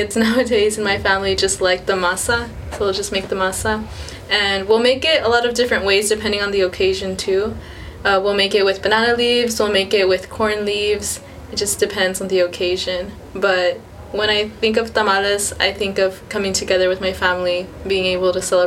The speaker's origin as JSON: {"language": "English", "town": "Weslaco", "region": "Texas", "country": "United States", "tie": "born or raised there", "also_born_or_lived": "Grand Rapids, United States", "said": "I'm from Weslaco, Texas, or Mercedes, Texas, around that area, but I was born in Michigan, Grand Rapids, and was raised in the Valley."}